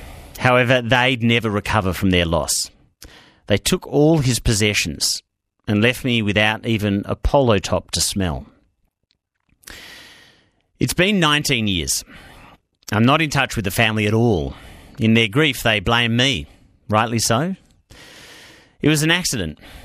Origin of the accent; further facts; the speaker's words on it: Melbourne, Victoria, Australia; I grew up in Melbourne and lived in housing commission flats. Like your average migration story, things were so tricky for my parents. New language, new rules.